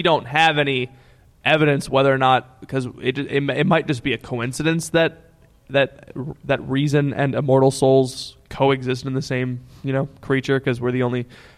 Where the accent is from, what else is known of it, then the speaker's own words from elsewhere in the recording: Austin, Texas, United States; hi, guys. … I'm from Austin, Texas, and I have a question about adoration.